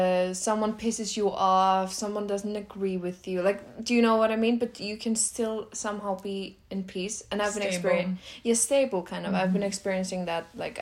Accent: Iceland; Maybe we will do an episode about Iceland and how it was growing up in Iceland.

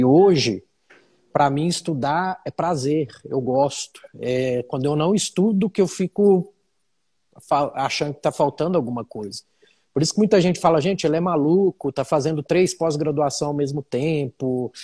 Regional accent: Minas Gerais, Brazil; venho de Minas Gerais, de uma família espírita.

